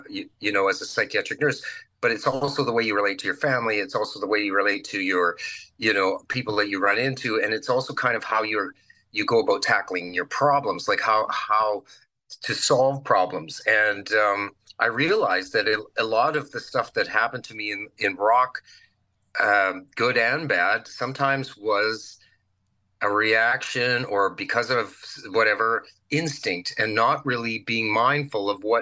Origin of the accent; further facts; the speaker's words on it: Virden, Manitoba, Canada; I moved back home to my hometown of Verdon, Manitoba, and then actually moved right into Brandon, where the university was